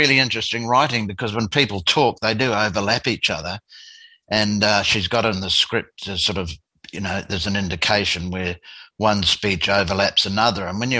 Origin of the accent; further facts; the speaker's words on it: New Zealand; also born or lived in Australia; But no, I'm a Kiwi, born and bred, and loving living back here.